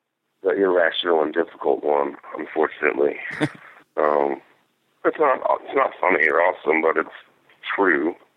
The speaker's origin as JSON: {"language": "English", "town": "Leavenworth", "region": "Kansas", "country": "United States", "tie": "born or raised there", "said": "growing up in Leavenworth, that's the first city in Kansas, you know, and there's a lot of history there"}